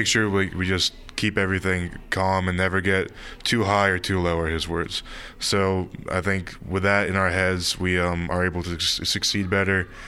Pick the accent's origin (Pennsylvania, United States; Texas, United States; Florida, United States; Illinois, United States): Florida, United States; Jacksonville; I'm from Jacksonville, Florida. And then that's where the Gator Bowl used to be in the ACC Championship.